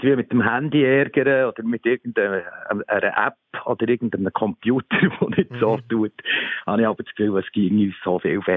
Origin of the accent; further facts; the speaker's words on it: Bern, Switzerland; accent: Bernese German; Und das gehört einfach zu unserem Ja, zu unserem Dialekt, zu unserem Berndeutsch, wart schnell, komm, gang, horti.